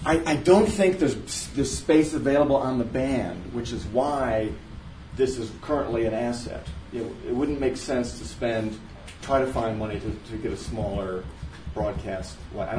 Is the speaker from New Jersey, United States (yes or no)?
no; Chicago, Illinois, United States; I do. I'm from Chicago. I listen to WXRT.